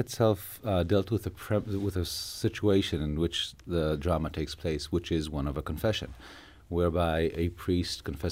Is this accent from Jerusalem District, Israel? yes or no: no; Northern District, Israel; also born or lived in St. Louis; I was born and raised in Israel in a kibbutz up north, but my father was sent here to work at the JCC